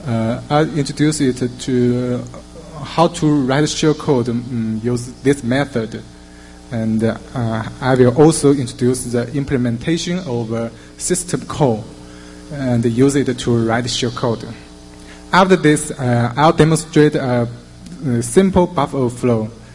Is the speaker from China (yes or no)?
yes; China; from China.